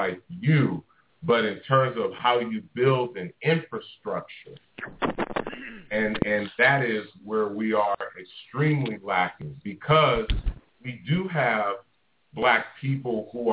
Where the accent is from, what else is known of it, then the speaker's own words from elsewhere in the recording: California, United States; now in Atlanta, United States; Well, no, I'm from California, but I'm in Atlanta.